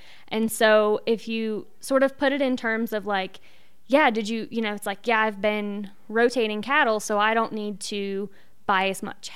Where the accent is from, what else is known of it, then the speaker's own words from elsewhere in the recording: West Virginia, United States; so I grew up in West Virginia, but I spent a few years out here in the West working on regenerative cattle operations.